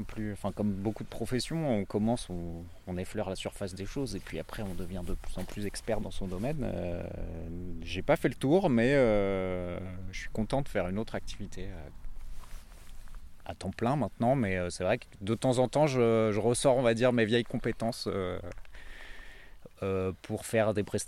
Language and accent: French; Paris, Île-de-France, France; Moi, je suis originaire de Paris